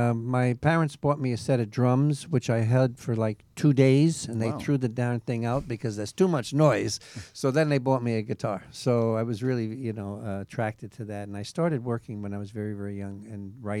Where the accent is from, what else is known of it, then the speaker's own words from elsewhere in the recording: New York City, New York, United States; New York. That's right. New York City. I'm a boy from New York. I was born and raised there. Spent the first 25 years of my life there.